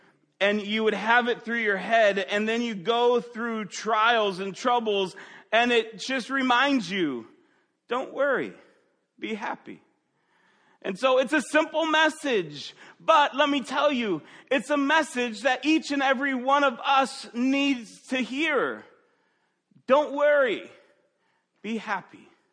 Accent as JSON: {"language": "English", "town": "Chicago", "region": "Illinois", "country": "United States", "tie": "born or raised there", "said": "growing up in Chicago, I'm a Chicago fan."}